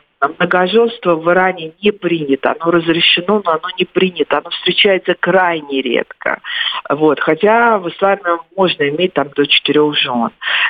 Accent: Baku, Azerbaijan; Я сама, хотя родилась и выросла в Баку

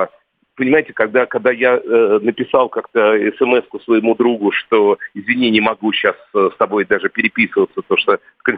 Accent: Moscow, Russia; born there; У меня есть некоторые одесские корни, мой дедушка одессит, но я сам родился в Москве.

